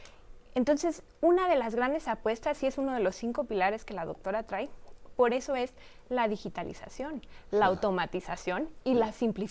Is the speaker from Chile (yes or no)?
no; Mexico; Pero de que lo estamos asumiendo como mexicanos, lo estamos asumiendo.